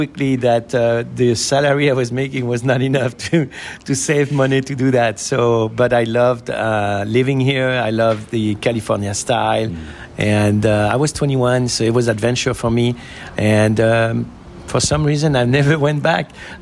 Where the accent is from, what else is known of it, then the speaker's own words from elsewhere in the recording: Château-Renault, Centre-Val de Loire, France; I grew up in a small town in Château-Renaud, which is close to Tours in the Loire Valley of France.